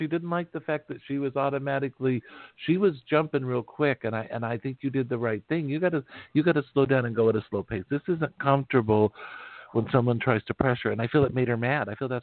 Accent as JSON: {"language": "English", "region": "Wyoming", "country": "United States", "also_born_or_lived": "Texas", "said": "I lived in Texas, but I had never dealt with the whole southern wildlife. I'm from Wyoming."}